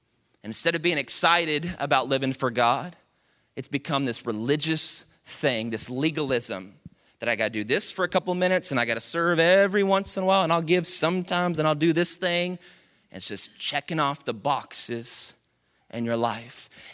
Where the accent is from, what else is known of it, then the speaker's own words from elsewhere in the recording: Dallas, Texas, United States; And even though I love the Cowboys, and I'm from Dallas, like I said earlier, and so, like, I was born into this, okay?